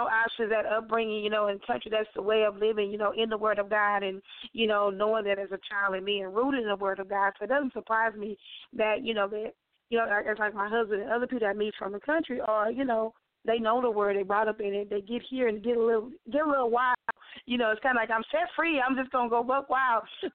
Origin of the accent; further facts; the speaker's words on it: Houston, Texas, United States; The city, born and raised in Houston, Texas.